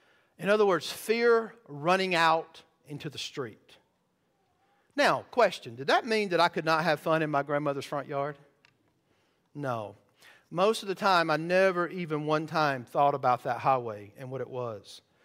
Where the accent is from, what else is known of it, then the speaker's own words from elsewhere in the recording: the South, United States; Well, I grew up in the South.